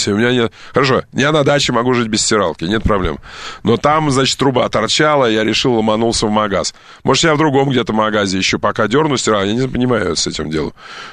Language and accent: Russian; Kerch, Crimea, Ukraine; born there; вот я крымчанин, я родился в Керчи.